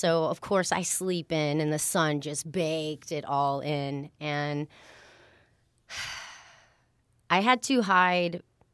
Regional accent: Texas, United States; born and raised in Texas, just grew up, you know, Hamby Church of Christ and very Southern Baptist ways.

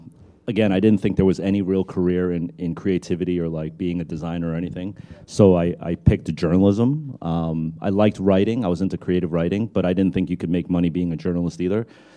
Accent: New Jersey, United States; I'm from the very exotic, remote destination, New Jersey.

